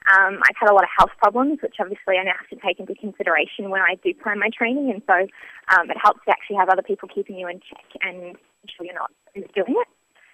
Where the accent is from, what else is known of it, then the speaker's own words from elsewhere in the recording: New Zealand; now in Australia; I guess I'm a Kiwi living in Australia. I've been here for 6 years.